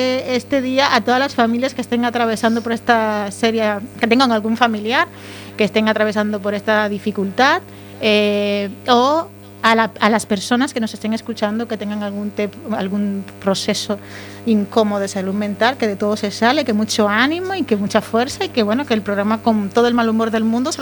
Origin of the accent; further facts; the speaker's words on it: Galicia, Spain; Yo vengo de Sada ahora mismo y soy de Los Baños.